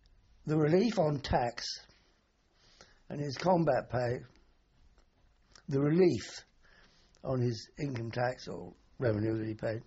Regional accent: London, United Kingdom

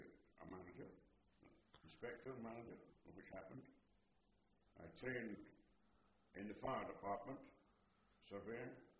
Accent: Dundee, Scotland, United Kingdom; also born or lived in Glasgow; War finished, I was born, and they came to Dundee, which was the hometown, his hometown, and my mother's hometown.

